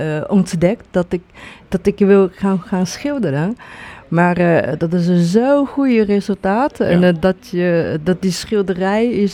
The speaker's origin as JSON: {"language": "Dutch", "town": "Wenzhou", "region": "Zhejiang", "country": "China", "said": "Nee, ik kom niet uit Hongkong. Ik kom uit Wenzhou, dat is onder Shanghai."}